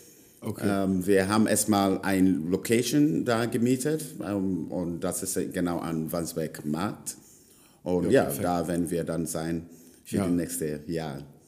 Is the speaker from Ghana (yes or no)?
yes; Ghana; also born or lived in England; now in Germany; lebe seit ca. 25 Jahren hier in Deutschland. Ursprünglich komme aus Ghana, geboren in England